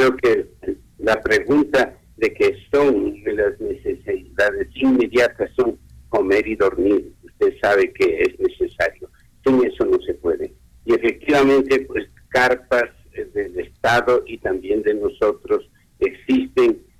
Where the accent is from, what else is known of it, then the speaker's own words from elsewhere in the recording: Ecuador; porque todos somos ecuatorianos y todos somos hermanos